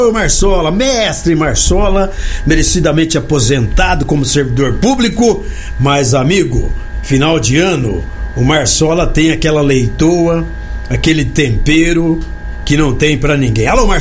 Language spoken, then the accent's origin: Portuguese; São Paulo, Brazil; Sou paulista, irmão.